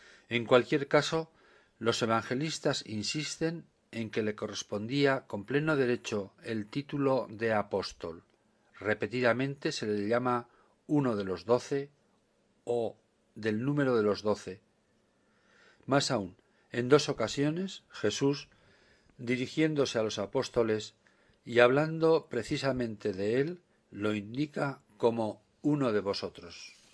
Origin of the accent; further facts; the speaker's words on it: Pamplona, Navarre, Spain; de Pamplona.